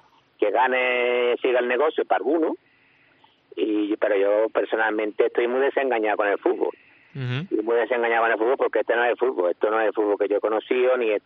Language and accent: Spanish; Spain; como somos los españoles históricamente, descendientes de la Salilla de Tormes, de la picaresca